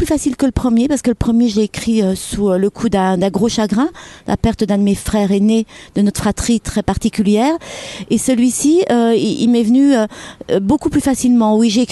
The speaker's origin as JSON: {"language": "French", "town": "Arnay-le-Duc", "region": "Bourgogne-Franche-Comté", "country": "France", "tie": "born or raised there", "said": "J'ai été élevée à Arnel-Duc, pas loin des portes du Morvan. J'ai été abandonnée petite à 24 mois. J'ai eu la chance de tomber dans une famille d'accueil formidable."}